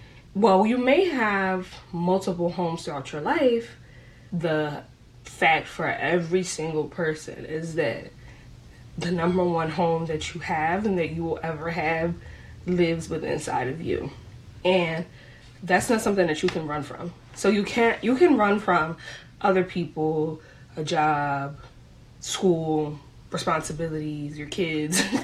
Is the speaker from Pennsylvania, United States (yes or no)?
yes; Philadelphia, Pennsylvania, United States; I grew up in Philly, born and raised. So Philly, for example, is one of my homes. It'll always be home.